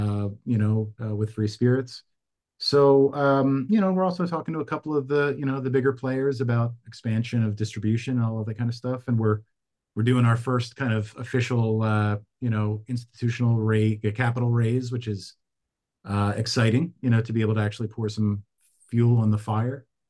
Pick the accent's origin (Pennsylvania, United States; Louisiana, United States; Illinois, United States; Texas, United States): Pennsylvania, United States; Philadelphia; And I grew up in Philadelphia in the 70s and 80s.